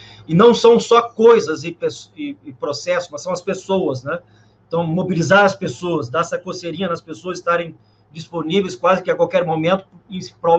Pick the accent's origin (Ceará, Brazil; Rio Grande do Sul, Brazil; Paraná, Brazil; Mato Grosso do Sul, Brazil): Rio Grande do Sul, Brazil; moved away as an adult; now in Rio de Janeiro, Brazil; apesar de morar no Rio de Janeiro há 20 anos, eu sou gaúcho, professor universitário, vim para o Rio para fazer mestrado em engenharia de sistemas